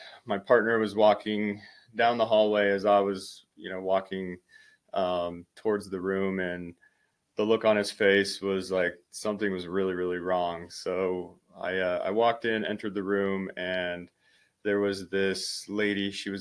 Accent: Colorado, United States; So I grew up in Colorado. I've always had a knack for wanting to help people.

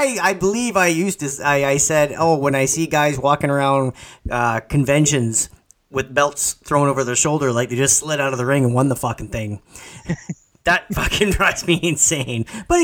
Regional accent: Canada; It's because we are Canadian, but I do not speak of the French.

